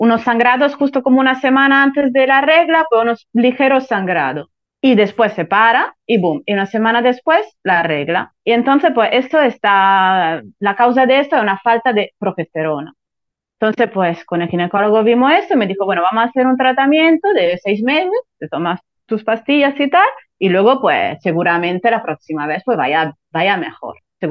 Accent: Italy; soy italiana, tengo 37 años

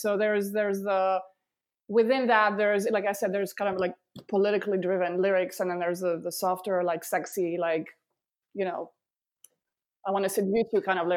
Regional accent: Greece; I grew up in Greece, and I spent a lot of time on the islands and on the beach

